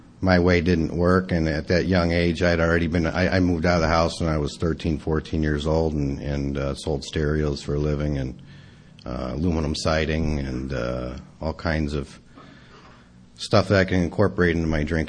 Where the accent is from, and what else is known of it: Chicago, Illinois, United States; born or raised there; now in California, United States